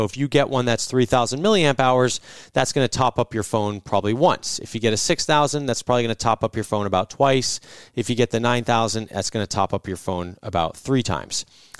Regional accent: New Jersey, United States; because I'm from New Jersey. I love my home state.

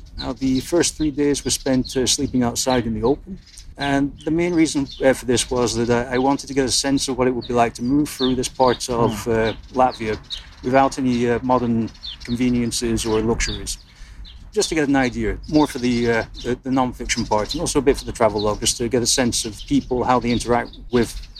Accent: England, United Kingdom; growing up in England

